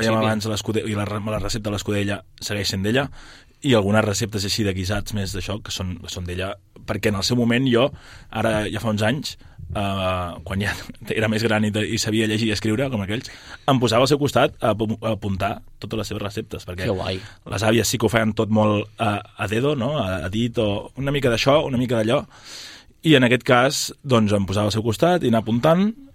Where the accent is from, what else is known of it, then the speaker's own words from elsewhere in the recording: Sabadell, Catalonia, Spain; Vaig estar estudiant a la secundària, tant el primer de batxillerat aquí a l'Escola Pia, Sabadell. Jo sóc de Sabadell de tota la vida.